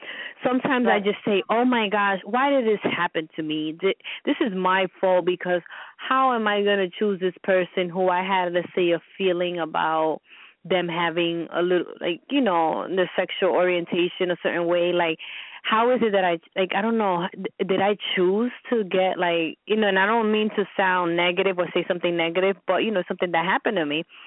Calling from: New York, United States; I'm calling from New York.

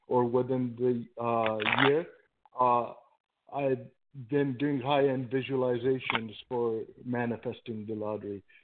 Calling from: Toronto, Ontario, Canada; from Toronto.

